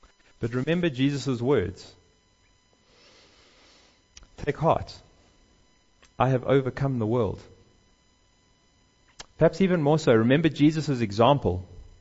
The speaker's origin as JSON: {"language": "English", "town": "Johannesburg", "region": "Gauteng", "country": "South Africa", "tie": "born or raised there", "said": "I used to go every holiday to Hartbeespoort Dam growing up in Johannesburg"}